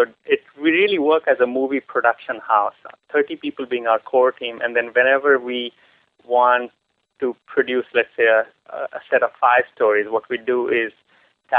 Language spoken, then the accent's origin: English; Pondicherry, Puducherry, India; I grew up in the Sri Aurobindo Ashram there. All my schooling pretty much was there